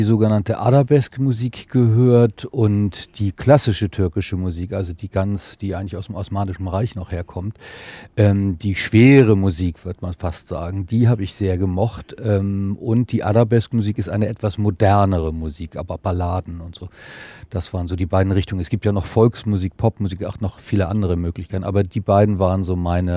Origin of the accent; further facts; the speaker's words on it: Hamburg, Germany; Also ich bin in Hamburg aufgewachsen in einem, ja, sozialen Brennpunkt, wie man so schön sagt.